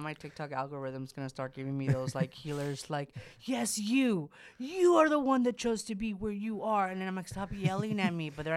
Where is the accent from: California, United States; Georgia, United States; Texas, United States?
California, United States; Because I went to California, and I'm very fortunate because I am from California.